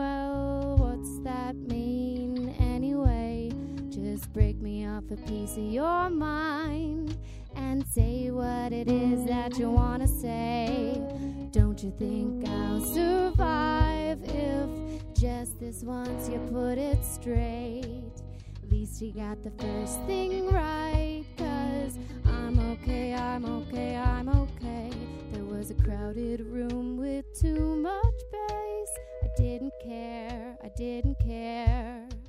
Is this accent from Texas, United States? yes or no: no; New Jersey, United States; I grew up in New Jersey, where that's like a very competitive area for that art.